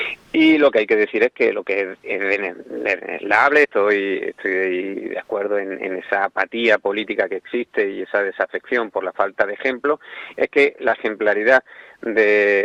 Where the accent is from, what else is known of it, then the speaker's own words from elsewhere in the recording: Spain; no tenemos que perder la perspectiva de que somos españoles, ¿no?